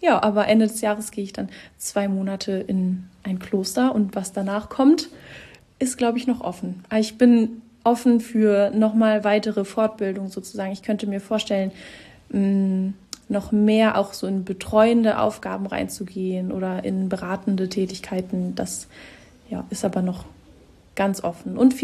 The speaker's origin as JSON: {"language": "German", "town": "Ratzeburg", "region": "Schleswig-Holstein", "country": "Germany", "said": "Ich komme ursprünglich aus Ratzeburg in der Nähe von Lübeck, also südliches Schleswig-Holstein"}